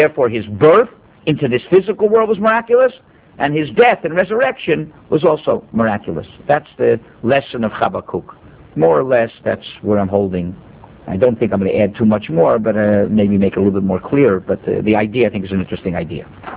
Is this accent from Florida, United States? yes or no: yes; Miami, Florida, United States; I thought I was exotic. I came from Miami.